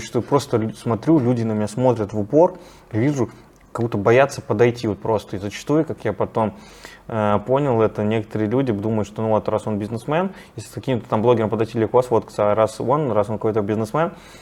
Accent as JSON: {"language": "Russian", "region": "Saint Petersburg", "country": "Russia", "said": "Я хоть из Питера, я обожаю свой город"}